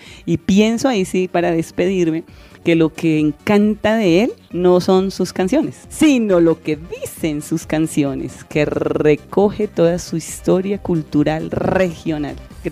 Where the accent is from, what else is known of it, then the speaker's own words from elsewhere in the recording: Bogotá, Colombia; Soy Rola, pero amo mi cultura y no quiero pues despreciar ninguna de las otras regiones